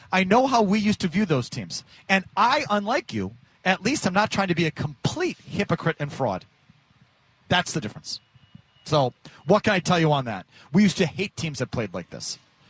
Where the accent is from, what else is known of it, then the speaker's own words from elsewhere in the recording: Milwaukee, Wisconsin, United States; I'm from Milwaukee, not Minnesota, so I'll let you just go on that. No, there was no NHL team in Milwaukee, so I grew up rooting for the Bruins